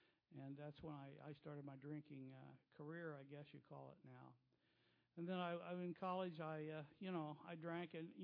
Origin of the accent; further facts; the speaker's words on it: Muncie, Indiana, United States; born there; I was born in Muncie, Indiana.